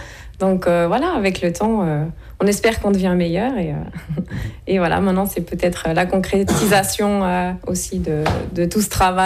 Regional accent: Switzerland; on est Suisse, on a été formé en Suisse et on travaille maintenant dans un cirque suisse.

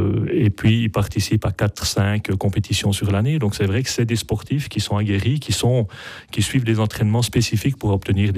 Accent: Le Noirmont, Jura, Switzerland; Je suis du Noirmont, j'ai voyagé énormément, je suis allé en Amérique du Sud, j'ai traversé l'Afrique à moto, j'ai vécu 5 ans au Vietnam.

